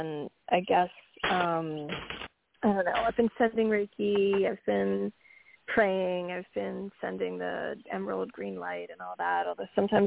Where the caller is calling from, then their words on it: New York, United States; from New York.